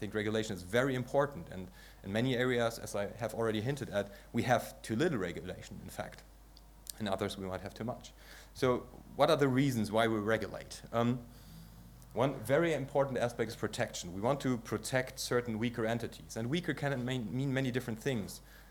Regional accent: Germany; As I said, I'm from Germany.

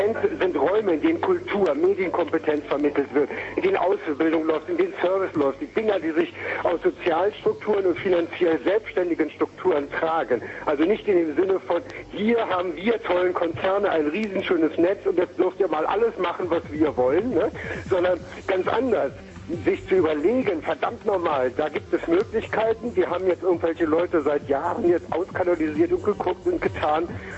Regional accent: Bielefeld, North Rhine-Westphalia, Germany; Ich komme wirklich aus Bielefeld, ist kein Witz

